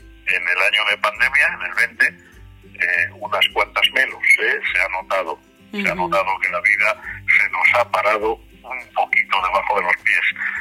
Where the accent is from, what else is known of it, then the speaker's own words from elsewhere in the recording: Pontevedra, Galicia, Spain; Yo nací en Pontevedra en una familia muy humilde, en el año 59, muy pobre. Familia muy pobre. Y salimos adelante como buenamente pudimos. Vivía en medio del bosque